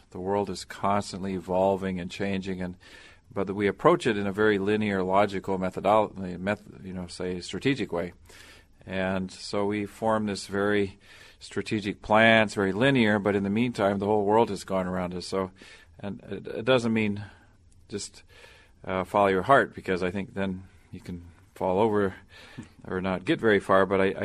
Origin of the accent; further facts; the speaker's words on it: Tanzania; I grew up in Tanzania, East Africa, where my father started the Kilimanjaro Christian Medical Center